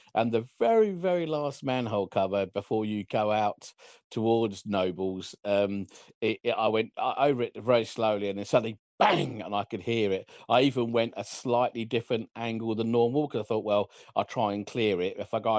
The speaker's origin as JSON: {"language": "English", "region": "Wales", "country": "United Kingdom", "said": "But I came from Wales, and in Wales, the roads are super smooth."}